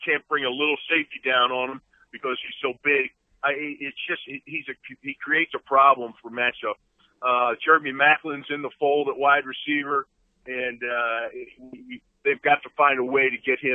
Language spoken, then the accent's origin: English; Philadelphia, Pennsylvania, United States; I was from Philadelphia, went to school in Pittsburgh